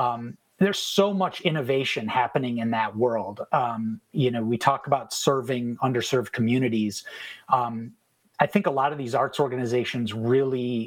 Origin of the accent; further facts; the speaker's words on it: Minnesota, United States; now in Madison, United States; No, I grew up in the Twin Cities, but I came here for college, like so many of us do.